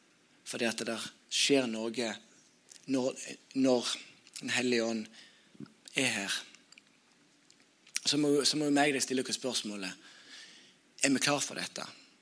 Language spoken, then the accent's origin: Norwegian; Sokndal, Rogaland, Norway; Og når jeg vokste opp, så var det vekkelse.